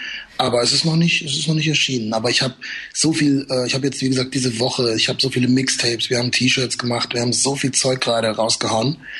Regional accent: Heidelberg, Baden-Württemberg, Germany; Ich komme aus Heidelberg, Heidelberg hat ein Schloss, ja.

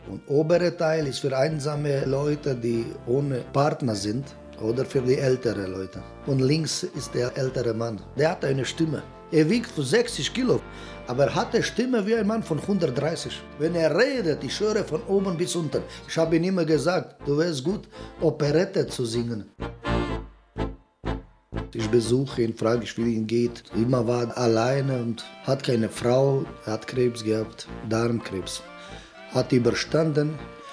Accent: Dalmatia, Croatia; German is a second language; ich komme aus Dalmatien in Kroatien.

